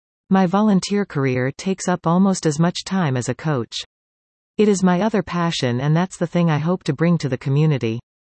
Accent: Mississauga, Ontario, Canada; also born or lived in Toronto / Vancouver; now in Collingwood, Canada; I grew up in Mississauga. My family skied at Mansfield Ski Club. So, we weren't regular Collingwood visitors but sort of, ski people.

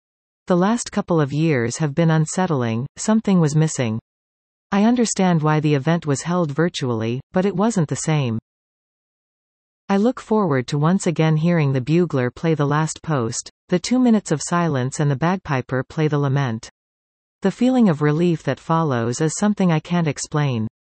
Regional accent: Canada; As a kid growing up in Canada, I was well aware of Remembrance Day thanks to school events, but actually attending a ceremony was not a tradition for my family

